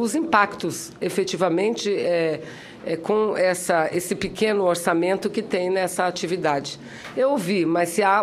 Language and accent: Portuguese; Amazonas, Brazil; mas eu, como sou do Amazonas